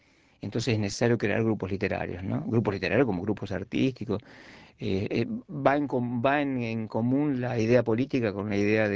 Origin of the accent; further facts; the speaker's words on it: Pergamino, Buenos Aires Province, Argentina; born there; moved away; Si nací en Pergamino, cuando yo llegué a Francia la primera vez